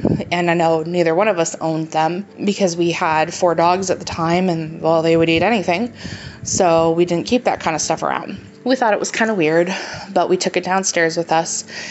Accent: New York, United States; But anyway, I am originally from New York, and we lived in quite a few houses growing up

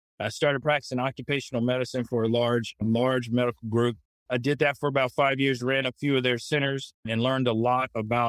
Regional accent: Kansas City, Missouri, United States; And I'm from Kansas City, so my mentor was like, I want them to know you're from Kansas City.

